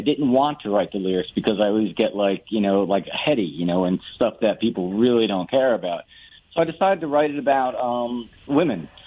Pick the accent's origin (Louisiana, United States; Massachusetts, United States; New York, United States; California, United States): New York, United States; White Plains; also born or lived in Connecticut; I'm from Westchester County, born in White Plains, and lived about 20 years of my life in Connecticut, and then moved back to Westchester. Now I'm downtown Peekskill, right in the heart of all the bars.